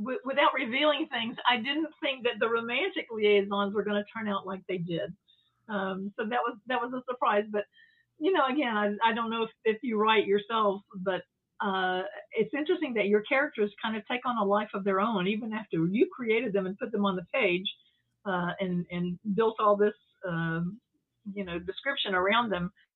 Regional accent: the South, United States; I think part of that is growing up in the South, there are a whole lot of colorful characters you come across and lots of colorful expressions.

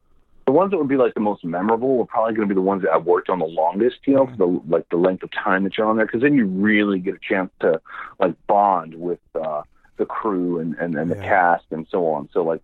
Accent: Memphis, Tennessee, United States; now in Los Angeles, United States; I'm from Memphis, Tennessee, and I did The Rainmaker and worked with Coppola

